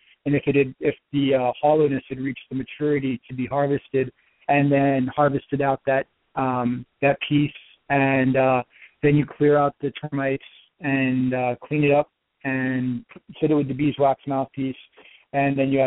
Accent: New England, United States; now in Pittsburgh, United States; I grew up in New England, which makes it really interesting when football season comes around.

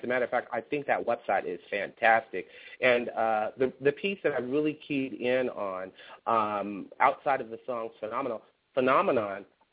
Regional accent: Gulfport, Mississippi, United States; And my family is, I'm from Gulfport, Mississippi, and so whenever my aunts and my mom go back.

